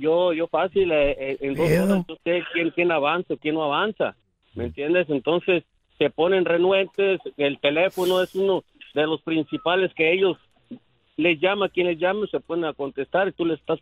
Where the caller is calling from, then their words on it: California, United States; Aquí en Orange County.